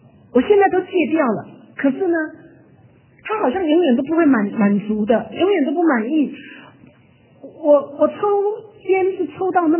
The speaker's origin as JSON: {"language": "Chinese", "country": "China", "said": "那当然特别是我们中国人，因为可能在我们成长背景就都没有人跟我们有心灵的相交过"}